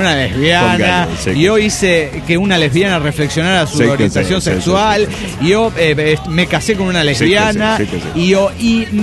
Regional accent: Oaxaca, Mexico; de Oaxaca, México.

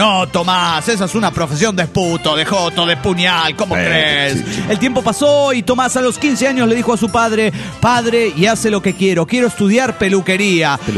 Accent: Misiones, Argentina

